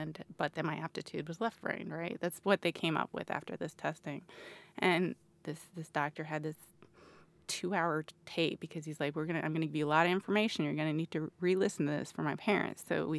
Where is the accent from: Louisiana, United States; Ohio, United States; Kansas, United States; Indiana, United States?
Indiana, United States; Muncie; You know, so I'm from Muncie, which is a smaller town in Indiana, and was born in 1970 in Muncie